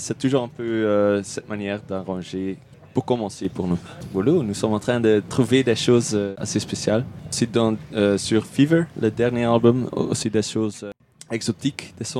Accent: Belgium; Et pour nous, c'est chouette parce que nous sommes de la Belgique.

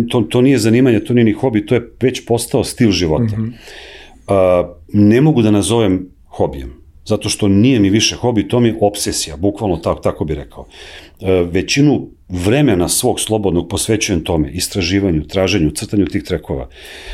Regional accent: Belgrade, Serbia; born there; ja sam rodom iz Knića, rođen sam u Beogradu, ali moje familije iz Knića

